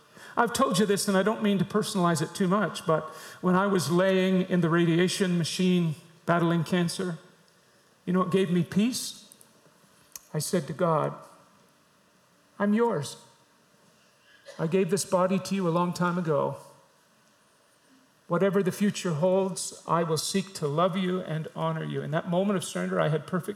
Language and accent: English; Fredericton, New Brunswick, Canada; She was from Bradford, Maine, and I was from Fredericton, New Brunswick.